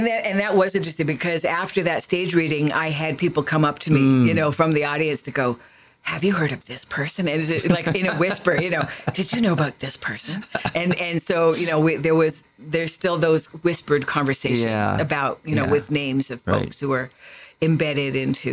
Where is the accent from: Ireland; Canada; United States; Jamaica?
Canada; Vancouver, British Columbia; born there; I was born out West. I was born in Vancouver.